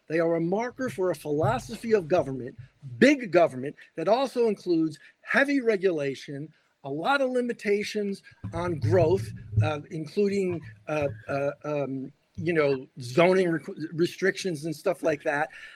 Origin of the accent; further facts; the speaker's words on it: Newark, New Jersey, United States; I grew up in Newark, New Jersey. The middle class left Newark, New Jersey.